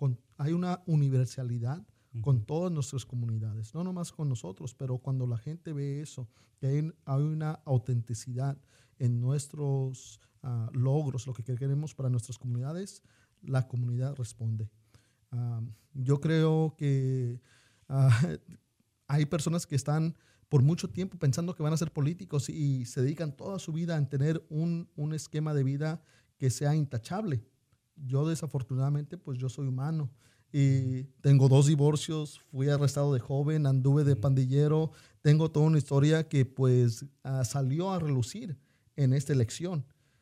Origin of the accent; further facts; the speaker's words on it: California, United States; algunos de nosotros que no somos del estado de Washington, venimos de California